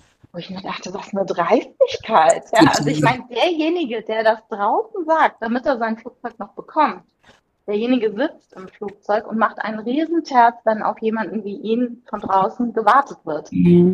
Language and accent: German; Rhineland-Palatinate, Germany; damals in der Nähe von Mainz gewohnt. Also ich bin in der Nähe von Mainz aufgewachsen